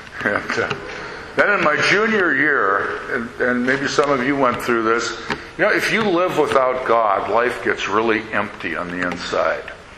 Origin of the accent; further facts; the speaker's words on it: Minneapolis, Minnesota, United States; But I grew up in Minneapolis. Up there, everybody's Lutheran. And so I grew up in a Lutheran church just two blocks from my house.